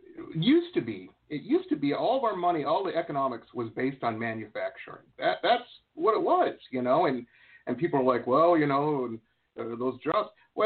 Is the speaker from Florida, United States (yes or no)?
no; Detroit, Michigan, United States; when I grew up in Metro Detroit